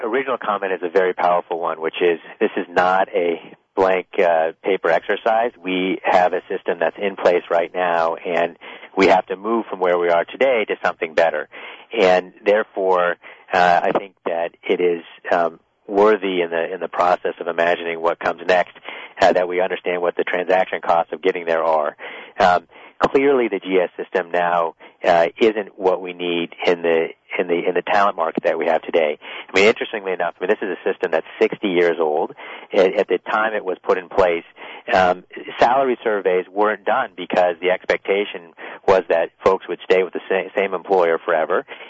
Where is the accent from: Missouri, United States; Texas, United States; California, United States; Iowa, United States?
Iowa, United States; I'm from Iowa myself.